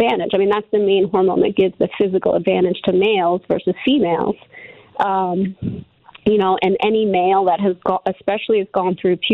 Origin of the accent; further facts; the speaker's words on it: Pennsylvania, United States; I'm from Delaware County, but I'm in Chester County now, so I'm the chair for Chester County Moms for Liberty.